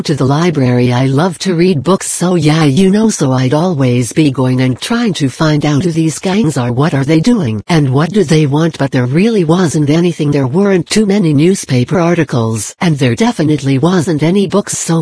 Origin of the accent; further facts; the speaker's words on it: Los Angeles, California, United States; born or raised there